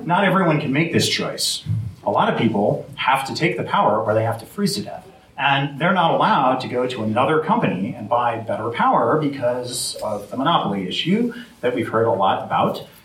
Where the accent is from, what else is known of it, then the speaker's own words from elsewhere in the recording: Bozeman, Montana, United States; from Bozeman.